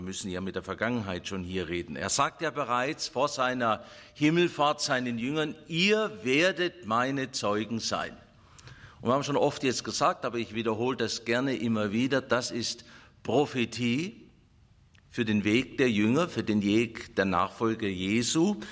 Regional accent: Baden-Württemberg, Germany; Zum Beispiel bei mir als Schwabe mit als und wie.

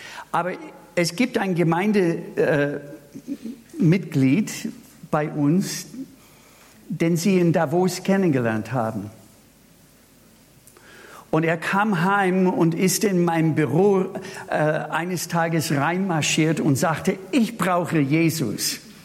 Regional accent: Minnesota, United States; German is a second language; now in Germany; dass ich sicherlich nicht auf der Schwäbischen Alb geboren, aufgewachsen war und dass ich vom Ausland komme. Ja, woher kommen Sie? Aus Minnesota.

